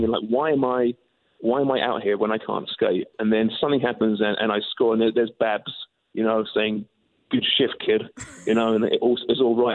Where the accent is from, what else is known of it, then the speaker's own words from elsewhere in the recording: England, United Kingdom; I'm English. I'm not supposed to skate.